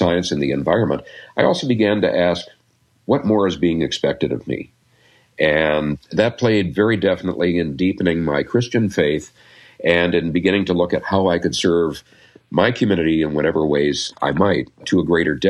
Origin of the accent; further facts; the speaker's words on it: Wisconsin, United States; now in Seattle, United States; I grew up in Wisconsin, more or less, so there aren't many hills or mountains there, unlike Utah and like Washington State.